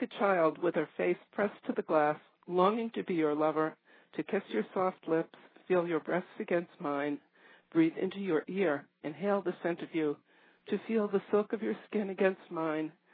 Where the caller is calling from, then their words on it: Millis, Massachusetts, United States; I'm from Millis, Massachusetts.